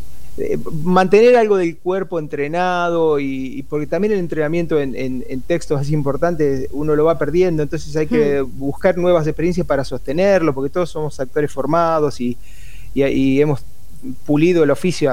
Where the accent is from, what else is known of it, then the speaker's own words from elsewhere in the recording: Junín, Buenos Aires Province, Argentina; Yo soy de Junín, jugué allá.